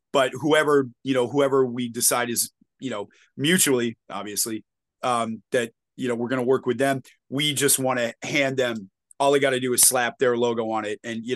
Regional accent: Brookline, Massachusetts, United States; well, dude, I'm from Brookline. You know, I'm not from Brooklyn. I'm from Brookline.

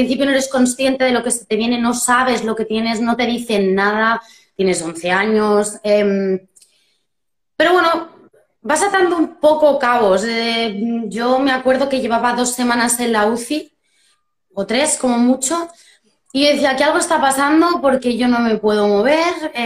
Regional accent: Barcelona, Catalonia, Spain; tengo 29 años, soy de Barcelona

